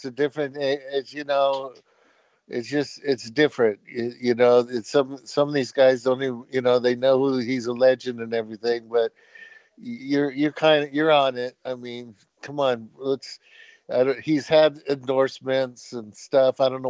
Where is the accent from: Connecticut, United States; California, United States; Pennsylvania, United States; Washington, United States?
California, United States; San Mateo; I'm from San Mateo, California.